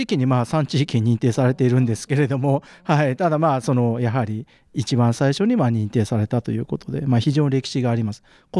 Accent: Tokyo, Japan; now in Itoigawa, Japan; はい、そうです、東京出身です。

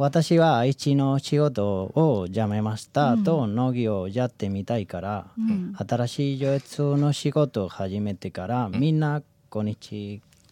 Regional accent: Spain; now in Niigata, Japan; 私はスペイン人の人です。新潟に住んでいます。

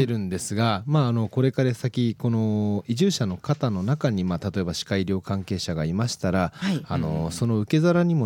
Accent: Joetsu, Niigata, Japan; この自分の生まれ故郷の上越市に何かもっといいことはできないだろうかっていうふうなことが考えるようになりまして

